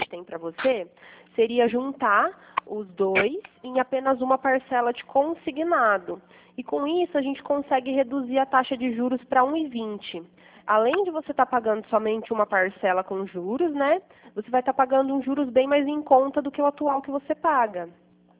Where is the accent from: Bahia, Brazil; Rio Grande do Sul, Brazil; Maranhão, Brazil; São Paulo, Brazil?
São Paulo, Brazil; Pirassununga; Eu sou de Pirassununga.